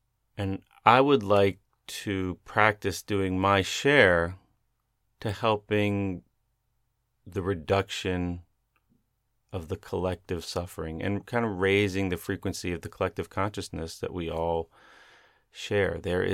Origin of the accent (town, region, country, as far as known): Maryland, United States; born there